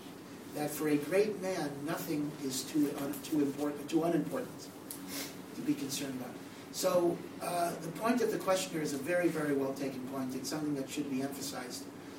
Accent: Hartford, Connecticut, United States; Now, I grew up in Hartford, Connecticut, and Rabbi Feinstein used to visit.

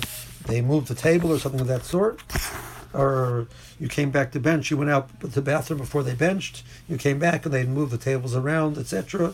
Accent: Silver Spring, Maryland, United States; so we're from Silver Spring, right?

